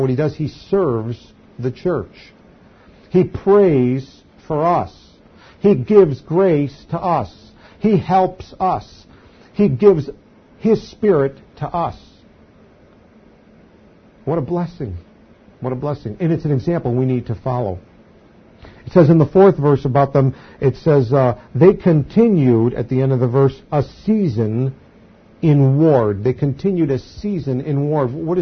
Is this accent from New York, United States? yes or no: yes; Poughkeepsie, New York, United States; born there; I was born in 1954 in the United States of America in Poughkeepsie, New York